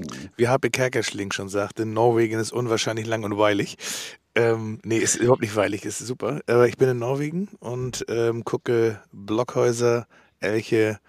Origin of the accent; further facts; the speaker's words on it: Germany; Als Deutscher bist du in dem Ort, der eigentlich natürlich J-Lo heißt